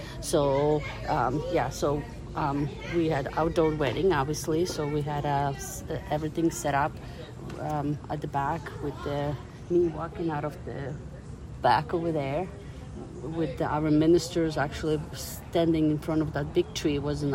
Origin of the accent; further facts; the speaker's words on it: Ukraine; English is a second language; moved away as an adult; now in Guelph, Canada; I was born in Ukraine. I moved here when I was 18. So like Guelph, I moved to Guelph and I was only here for a few years.